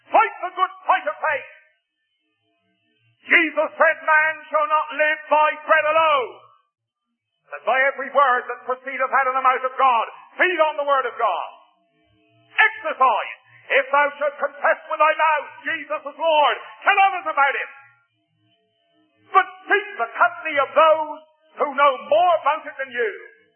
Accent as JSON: {"language": "English", "region": "England", "country": "United Kingdom", "said": "You must forgive me being an Englishman, but it's about the only American story I know."}